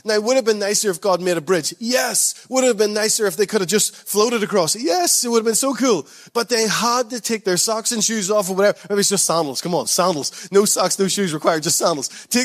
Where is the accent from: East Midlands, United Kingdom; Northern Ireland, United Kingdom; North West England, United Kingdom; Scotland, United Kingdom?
Northern Ireland, United Kingdom; Again, I know we're from Northern Ireland. Our rivers are like 6 feet.